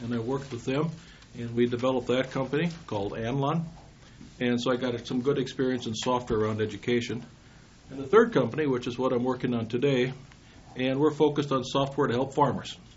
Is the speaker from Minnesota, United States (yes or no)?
yes; Kensington, Minnesota, United States; I'm born and raised in Kensington, Minnesota. Kensington, 308 people, at least it was when I graduated.